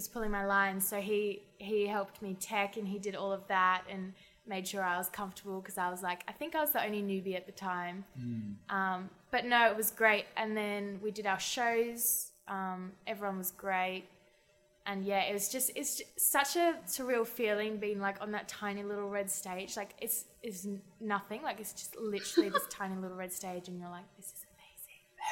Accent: Perth, Western Australia, Australia; as soon as I came home from London, because I came home to Perth.

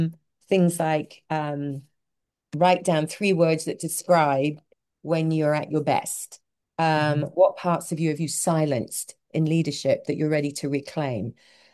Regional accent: London, United Kingdom; moved away as an adult; now in United States; I think when I came to America from London, I had my sister here and my husband at the time, and I didn't know anyone else.

